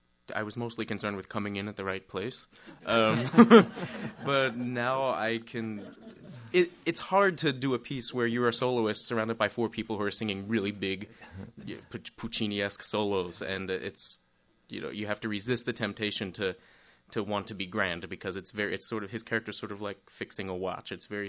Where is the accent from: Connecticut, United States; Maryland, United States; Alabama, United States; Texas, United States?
Maryland, United States; Baltimore; moved away as an adult; also born or lived in New York; now in Miami, United States; Sure. I grew up in Baltimore, Maryland, and I went right out of high school to move to New York, like a brave little soul, and I did all my studies at Juilliard, and now I live in Miami.